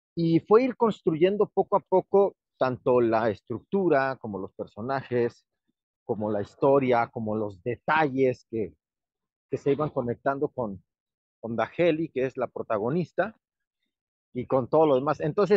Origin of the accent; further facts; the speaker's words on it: Mexico; soy un escritor mexicano